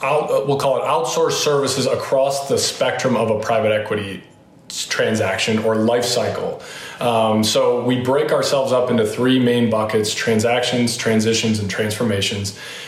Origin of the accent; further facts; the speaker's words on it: Michigan, United States; Michigan. I'm actually Kalamazoo is the bigger town that is probably someone might have heard of. Not my hometown is not a chance for that one.